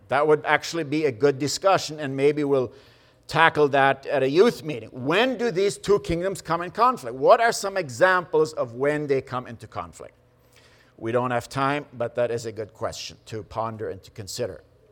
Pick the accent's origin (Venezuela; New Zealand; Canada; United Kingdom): Canada; now in Finland; I'm not a Finn. I'm a Canadian. I don't vote in their elections.